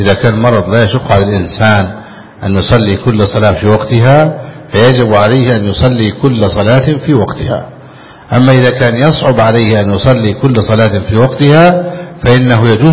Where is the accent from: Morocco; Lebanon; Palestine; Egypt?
Egypt; لكن بذل دفاع وحل كبعض القرى عندنا في مصر وطين